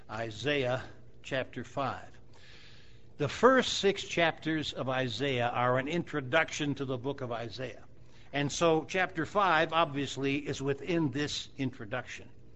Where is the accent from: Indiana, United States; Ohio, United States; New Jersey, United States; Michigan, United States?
Ohio, United States; Cleveland; And I'm from Cleveland. Didn't do a lot of pruning in Cleveland.